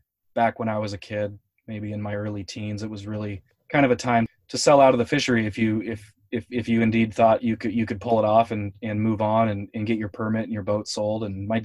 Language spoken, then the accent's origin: English; Bellingham, Washington, United States; Yeah, proud Washingtonian my whole life. I was born and raised in Bellingham, Washington.